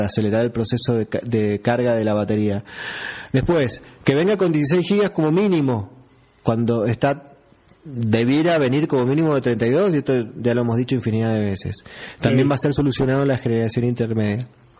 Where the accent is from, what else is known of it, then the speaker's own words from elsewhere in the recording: Argentina; Viste que como somos los argentinos, que tenemos varios trabajos, curretes y demás.